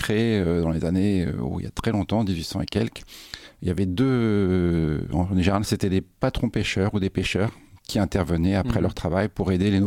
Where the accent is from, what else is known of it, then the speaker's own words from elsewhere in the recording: Brittany, France; je suis né en Bretagne, je suis d'origine bretonne. J'ai vécu mes plus jeunes années en Bretagne et mon travail m'a fait me déplacer dans différentes régions.